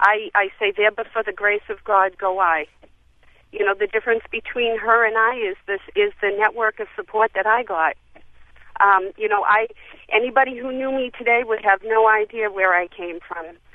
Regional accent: Boston, Massachusetts, United States; I am originally from South Boston.

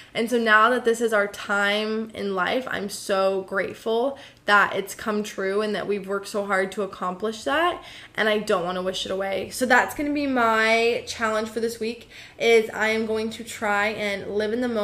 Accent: United States; I'm so grateful that I'm an American and that I have these opportunities to experience this life.

